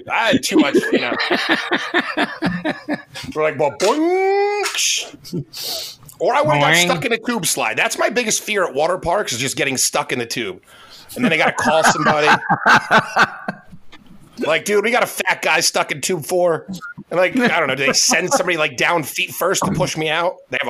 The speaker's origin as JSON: {"language": "English", "town": "New York City", "region": "New York", "country": "United States", "said": "Like, you know, I'm from New York City, and like everybody's there."}